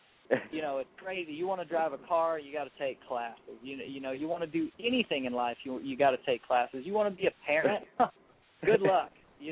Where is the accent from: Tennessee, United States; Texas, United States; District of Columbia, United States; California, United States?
California, United States; we're both originally from California. We grew up probably 25 miles apart